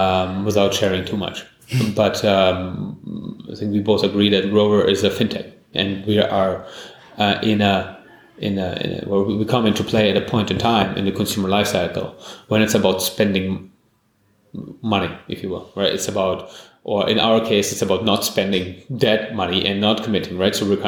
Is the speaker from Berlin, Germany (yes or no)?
yes; Berlin, Germany; So I'm actually a Berliner.